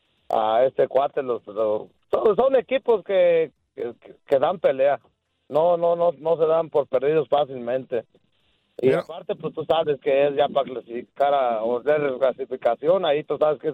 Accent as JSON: {"language": "Spanish", "town": "Tarímbaro", "region": "Michoacán", "country": "Mexico", "tie": "born or raised there", "said": "Ahora que andes, Morelia, ahí te aviso para que vayas allá a mi pueblito, se llama, está a un lado de Morelia, Tarímbaro"}